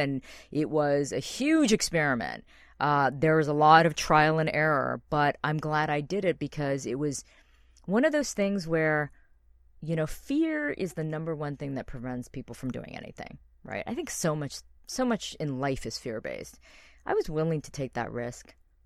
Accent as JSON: {"language": "English", "region": "Ohio", "country": "United States", "tie": "born or raised there", "said": "I grew up in the Midwest in Ohio in the 70s. And that was a time when obviously there weren't a lot of Asian Americans in the Midwest at all. And so for me, I had no identity as a Korean American."}